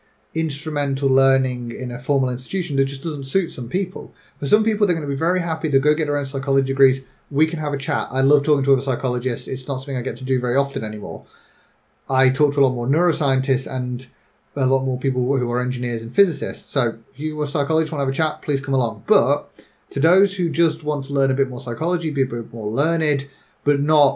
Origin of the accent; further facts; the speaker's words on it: United Kingdom; because I am British